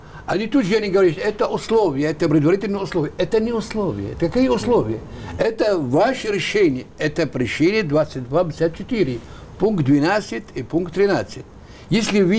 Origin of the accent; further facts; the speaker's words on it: Aleppo, Aleppo Governorate, Syria; Я сам из Алеппо.